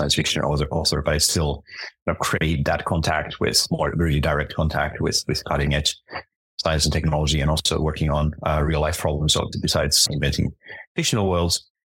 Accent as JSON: {"language": "English", "country": "Finland", "tie": "born or raised there", "said": "when I was growing up in Finland"}